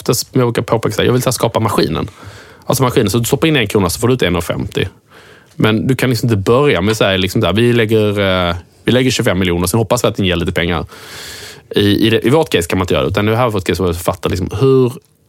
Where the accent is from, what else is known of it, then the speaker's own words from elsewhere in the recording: Skåne, Sweden; accent: Scanian; Jag pratar skånska.